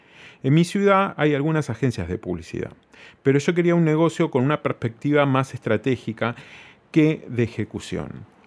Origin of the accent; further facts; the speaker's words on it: Trujillo, La Libertad, Peru; Soy de Trujillo, una de las ciudades más grandes del Perú, ubicada al norte.